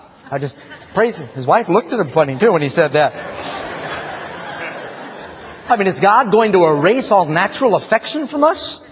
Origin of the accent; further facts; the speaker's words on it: New York, United States; I grew up in New York City.